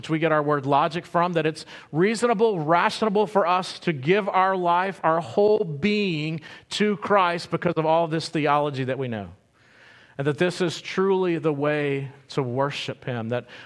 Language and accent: English; United States; even growing up in Fayette County, all these different things, they shape you uniquely you